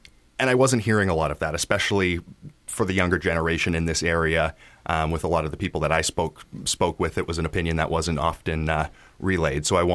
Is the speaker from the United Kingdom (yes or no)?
yes; Cambridge, East of England, United Kingdom; I was born in Cambridge and went to school around here, went to university in London, and have always been around the area